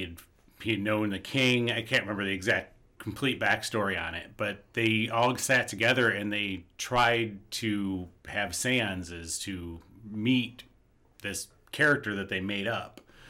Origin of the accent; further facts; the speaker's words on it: Kalamazoo, Michigan, United States; I think that the house I grew up in Kalamazoo, I honestly think we had a portal in the basement.